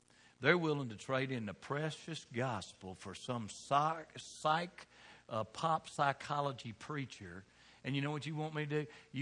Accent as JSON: {"language": "English", "region": "Southern United States", "country": "United States", "said": "I'm not going to tell you how old she is because I'm from the South and you don't mention a woman's age."}